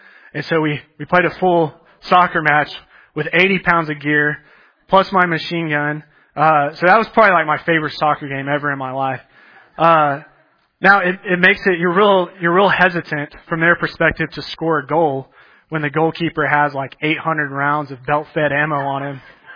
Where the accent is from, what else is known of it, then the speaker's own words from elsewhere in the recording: Texas, United States; I grew up in Texas, but me and my dad were always like, we always liked Boise State